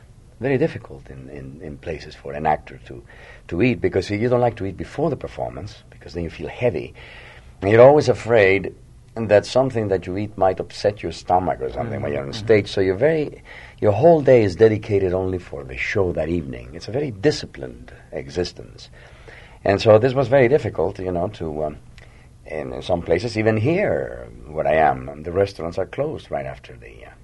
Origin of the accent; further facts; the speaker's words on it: Mexico; But the Mexicans, when we come from Mexico originally to this country, we get just as sick.